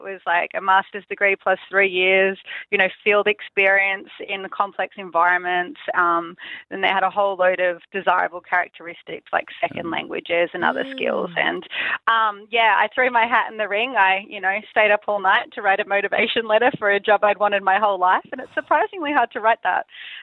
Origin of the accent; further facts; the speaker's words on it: Australia; I grew up in Australia. I was mostly educated in Australia.